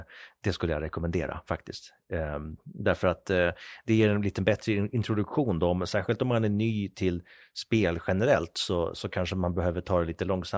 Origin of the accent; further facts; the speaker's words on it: Sweden; accent: Swedish; jag lyckades få bort min svenska accent när jag var ganska ung.